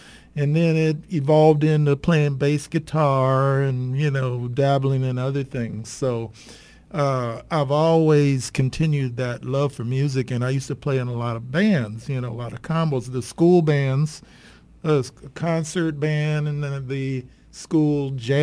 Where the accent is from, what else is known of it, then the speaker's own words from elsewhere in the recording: Oakland, California, United States; Well, I grew up here in the Bay Area, over in the East Bay. I was born and raised in Oakland. And I'm a product of the Oakland Public Schools.